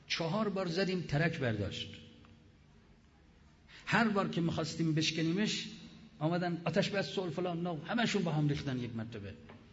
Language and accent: Persian; Iran; ما ایرانی هستیم، اما ایرانی مسلمانیم